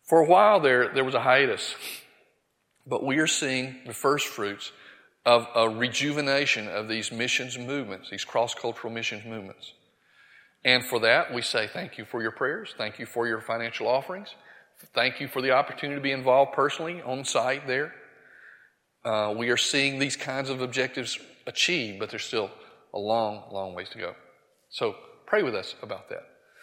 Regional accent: Bible Belt, United States; growing up in the Bible Belt here

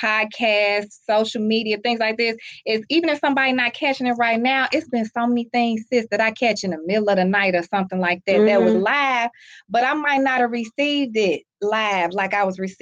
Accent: St. Louis, Missouri, United States; I was born and raised in the Ville, and I lived in the city all my life.

